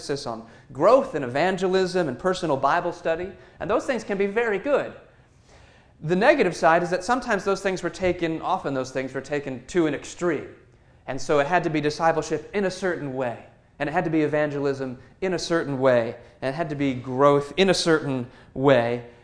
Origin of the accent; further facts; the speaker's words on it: San Diego, California, United States; I grew up in San Diego, a beautiful place to grow up.